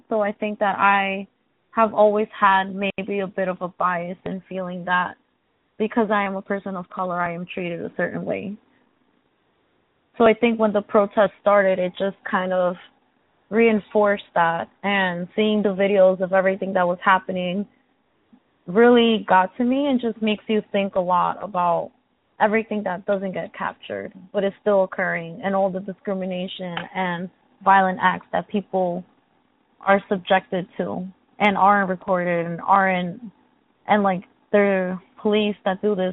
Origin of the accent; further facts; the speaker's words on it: Brooklyn, New York, United States; born there; I was born in Brooklyn.